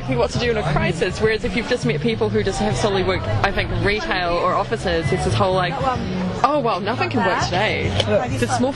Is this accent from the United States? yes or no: no; New Zealand; as a New Zealander, and you must find this as an Australian, you've grown up in a culture where you don't tip.